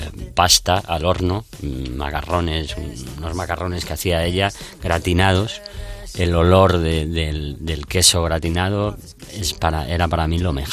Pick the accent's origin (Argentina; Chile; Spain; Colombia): Spain; que es una cosa que nos define mucho como españoles, macho.